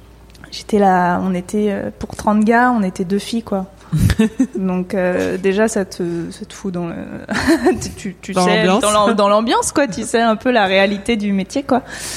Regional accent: Île-de-France, France; moi, je viens de banlieue, et même si je suis pas loin de Paris. Ça reste la campagne là où je suis, enfin là où j'ai grandi

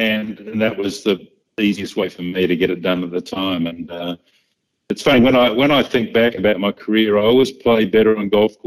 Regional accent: Sydney, New South Wales, Australia; I'm from Sydney

